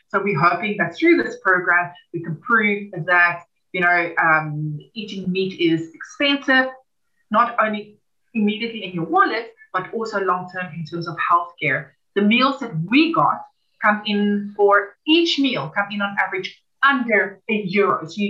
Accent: South Africa; I come from South Africa, where there's a huge disparity between wealth and poverty

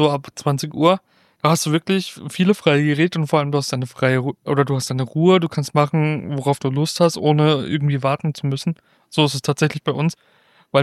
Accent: Freiburg, Baden-Württemberg, Germany; Naja, ich komme ja aus Freiburg

